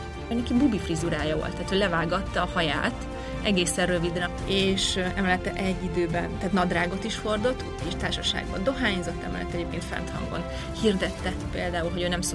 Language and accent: Hungarian; Hungary; Nekem, mint nő, vagy mint magyar nő